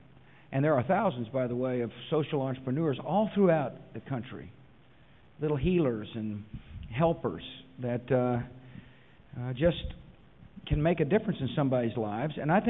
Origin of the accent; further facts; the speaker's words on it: Texas, United States; You know, I came from Texas with a set of values, and I'm going to go home with the same set of values